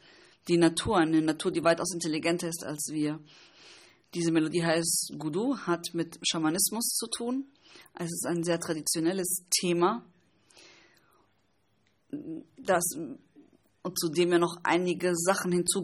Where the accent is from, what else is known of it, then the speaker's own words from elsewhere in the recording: Colombia; Ich als Kolumbianer weiß, dass die Aktivisten unglaublich mutig sein müssen.